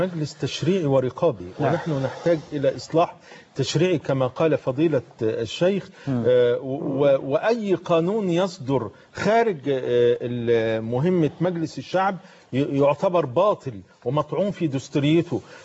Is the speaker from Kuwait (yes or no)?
no; Egypt; عندنا في مصر كما قلت لك 40% تحت خط الفقر